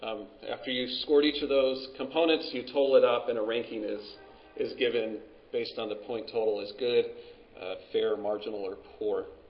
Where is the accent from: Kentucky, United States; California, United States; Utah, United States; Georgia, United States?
Utah, United States; So I'm from Utah, and our program, you can apply for your learner's permit at 15 years and 6 months.